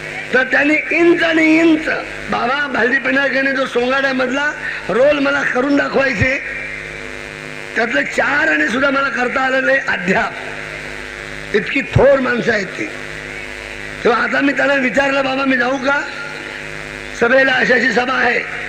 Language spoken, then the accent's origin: Marathi; Kolhapur, Maharashtra, India; also born or lived in Pune; माझा जन्म जरी पुण्यामध्ये झाला असला तरी मी घडलो कोल्हापुरात ना.